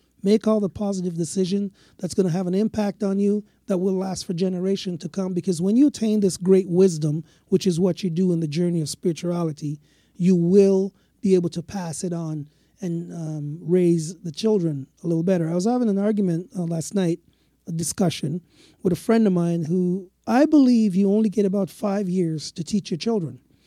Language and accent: English; Jamaica; born there; I was born in Jamaica.